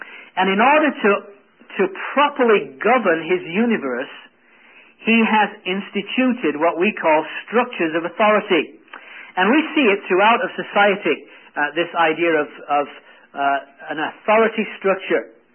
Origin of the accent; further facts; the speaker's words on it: England, United Kingdom; growing up in England, you were taught soccer before you were taught to speak or read.